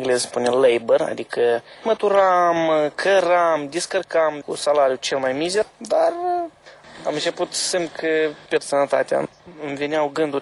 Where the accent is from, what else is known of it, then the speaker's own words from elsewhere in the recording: Moldova; now in London, United Kingdom; de obicei toți moldovenii se prezintă că noi suntem din Europa de Est. Suntem tratați nu prea bine.